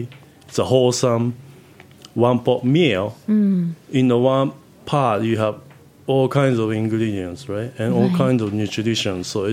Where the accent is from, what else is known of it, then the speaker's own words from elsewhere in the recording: Japan; now in United States; Well, I'm Japanese. I grew up in Japan.